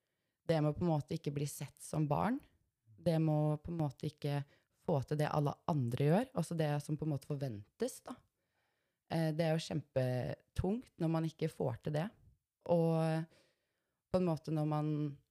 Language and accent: Norwegian; Horten, Vestfold, Norway; I Horten, så hadde vi håndklær på et sånn stativ